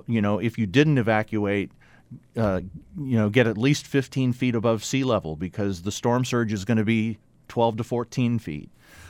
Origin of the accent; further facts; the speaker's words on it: the Ozarks, United States; I hope the people of my hometown and my home region of the Ozarks